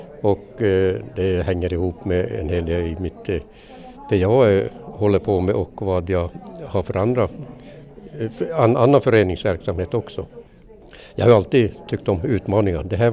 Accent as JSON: {"language": "Swedish", "region": "Karelia", "country": "Finland", "tie": "born or raised there", "moved": "yes", "lives_now": "Kiruna, Sweden", "said": "Jag är ju född i Finland"}